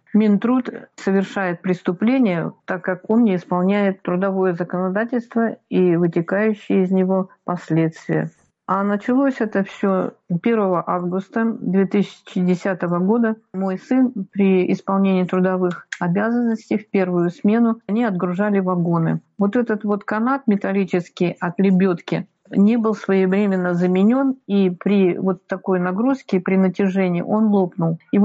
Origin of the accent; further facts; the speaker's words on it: Russia; Я россиянка, и я хочу гордиться своей страной и жить в ней прямо, а не на полусогнутых.